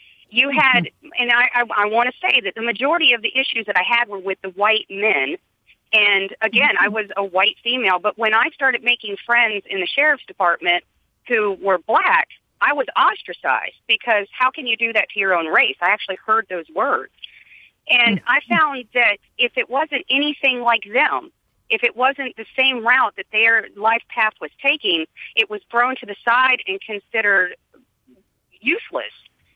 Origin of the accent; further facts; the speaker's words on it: Virginia, United States; And I found, now I'm from Virginia originally, a very diverse community. I grew up with many different races